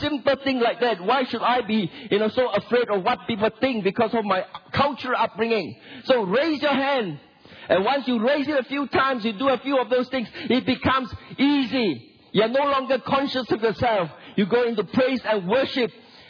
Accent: Singapore; I myself come from an Asian culture. I come from Singapore, and when I was young, I came from a very conservative background.

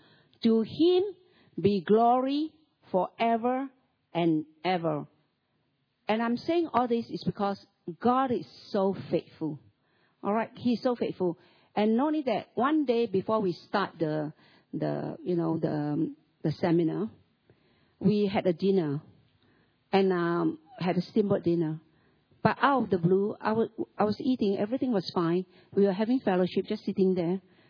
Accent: Malaysia; English is a second language; because I come from Malaysia, I study Malay and English.

